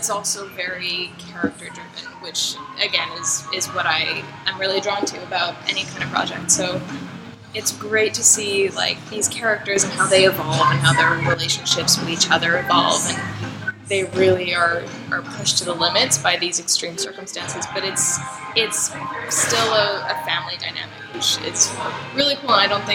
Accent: Vancouver, British Columbia, Canada; It's really exciting and it's kind of special to know that they're showing in my hometown

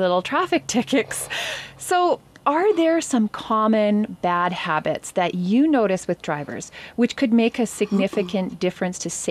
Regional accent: British Columbia, Canada; even though we as British Columbians may think that our insurance has these things covered

